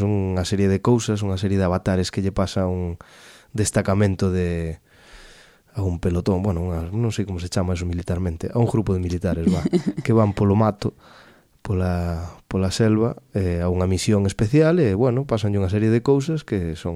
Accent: Galicia, Spain; É o noso sino como galegos, resurdir constantemente.

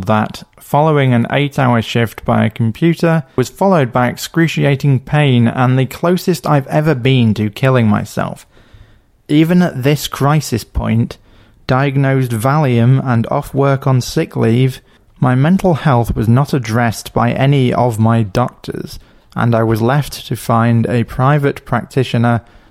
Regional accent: England, United Kingdom; born there; I was born close to London and pretty much bounced around England for education or family life for the first 30-odd years of my life. I then emigrated to Morehead to live with my wife

